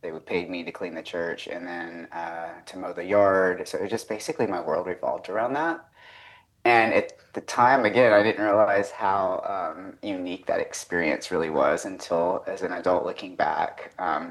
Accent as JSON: {"language": "English", "region": "Southern United States", "country": "United States", "tie": "born or raised there", "said": "Yeah, well, so I grew up in the South and all over the South. So my dad is a minister in the Church of Christ, and we traveled around a lot. Like I was in a town maybe 2 or 3 years at a time."}